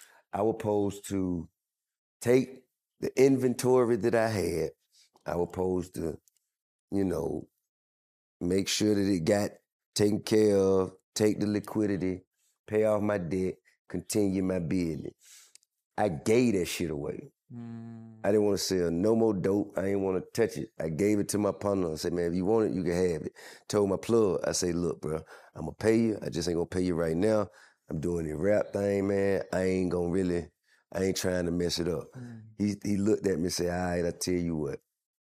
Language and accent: English; Atlanta, Georgia, United States; I'm from Atlanta. Like, nah, where you from? Like, right. For real. I'm like, shit, from Bankhead, Center Hill, Baker Road.